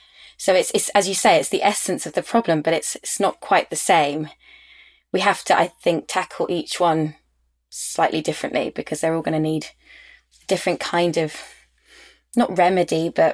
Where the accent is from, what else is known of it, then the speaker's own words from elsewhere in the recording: United Kingdom; I'm an immigrant as well. But I get this status yes. because I'm British.